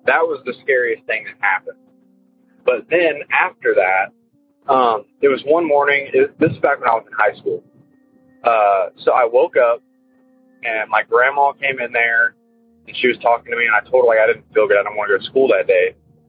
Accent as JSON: {"language": "English", "region": "Texas", "country": "United States", "said": "I'm from Texas."}